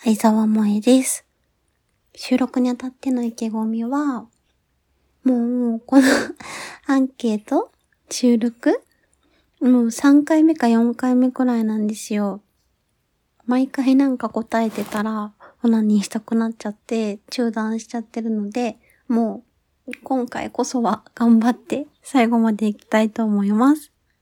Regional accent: Fukuoka, Japan; accent: Hakata dialect; 出身地は福岡県の博多です。皆さん博多弁はわかりますか？愛しとうよっていうとこですね。なんか最後語尾にとがつきます。

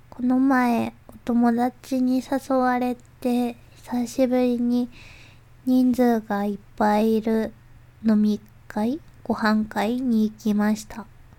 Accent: Tokyo, Japan; 出身は東京都です。

